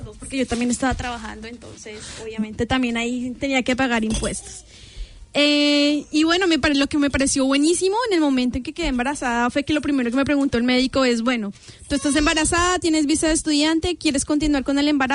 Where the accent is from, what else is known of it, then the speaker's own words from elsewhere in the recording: Colombia; moved away as an adult; now in New Zealand; soy de Colombia.